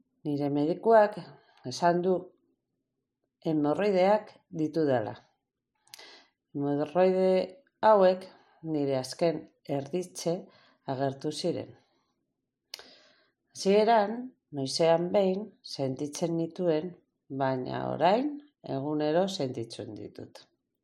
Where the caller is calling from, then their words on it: Vitoria-Gasteiz, Basque Country, Spain; eta Gasteizkoa naiz. 44 urte dauzkat